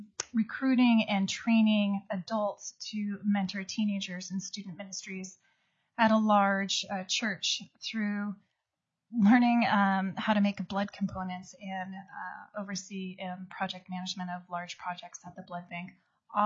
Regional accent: Seattle, Washington, United States; moved away as an adult; also born or lived in Utah; I was born in Utah and I was raised in Seattle.

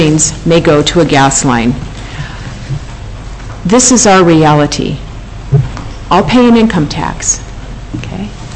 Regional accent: Alaska, United States; I was born and raised in Alaska. Gary and I went to the same high school.

